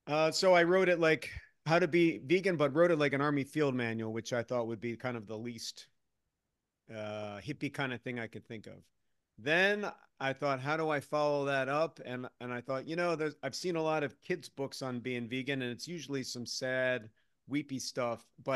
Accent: East Coast, United States; given that I grew up on the East Coast and I was in the military, I should be tougher than that.

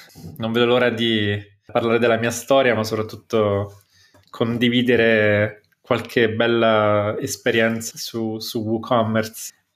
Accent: Rome, Lazio, Italy; now in Ireland; finito in Irlanda a lavorare nei cantieri di costruzione delle strade. Da buon romano vado a costruire strade all'estero.

